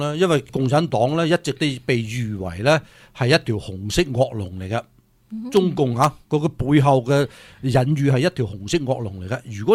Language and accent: Cantonese; Hong Kong; 因为我哋香港人、台湾人咧，甚至乎海外嘅华人咧，其实系唔中意用简体字嘅